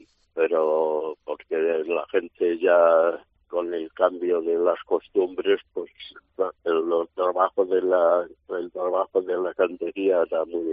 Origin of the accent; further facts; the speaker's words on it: Madrid, Community of Madrid, Spain; Yo nací en Madrid, estudié y trabajé en Madrid, aunque venía aquí todos los veranos, después ya fines de semana y temporadas.